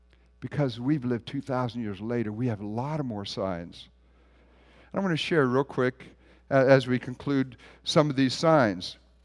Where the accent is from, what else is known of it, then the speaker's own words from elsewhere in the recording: West Virginia, United States; Now, I'm from West Virginia. I grew up in West Virginia.